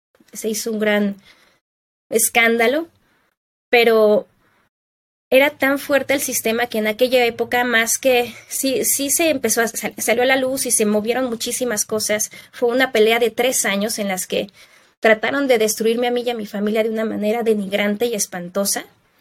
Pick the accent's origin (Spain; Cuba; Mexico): Mexico; moved away; also born or lived in United States / Hungary; yo me fui de México, viví en Estados Unidos 7 años y después viví en Hungría 5 años.